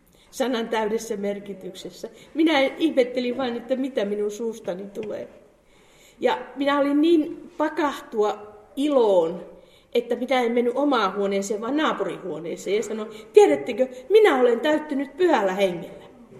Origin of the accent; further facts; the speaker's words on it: Pihlajavesi, Central Finland, Finland; No mä oon syntynyt tuolla Pihlajavedellä, eli ei kaukanakaan täältä, mutta kuitenkin Keski-Suomessa. Minulla on ollut koti, rintamamiestila, meitä oli 4 lasta, minä ainoana tyttärenä. Ja kotini on ollut luterilaispohjainen.